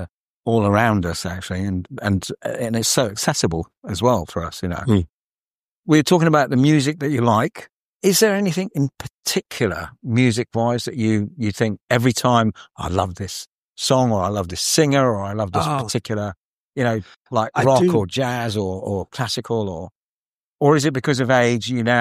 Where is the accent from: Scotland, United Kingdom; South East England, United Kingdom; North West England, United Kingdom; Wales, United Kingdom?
South East England, United Kingdom; Ramsgate; born there; Well, you know, I was born in Ramsgate